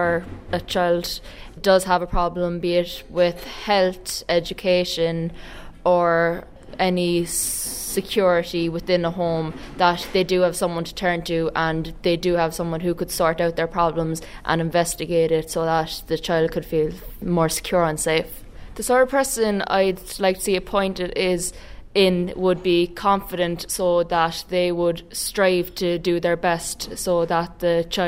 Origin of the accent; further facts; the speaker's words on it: Cork, Munster, Ireland; I am from Cork.